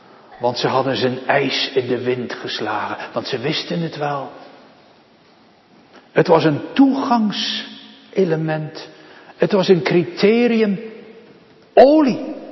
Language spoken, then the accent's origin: Dutch; Nieuwe-Tonge, South Holland, Netherlands; op het eiland waar ik opgegroeid ben, in Nieuwe Tongen, het hek van de begraafplaats deze woorden draagt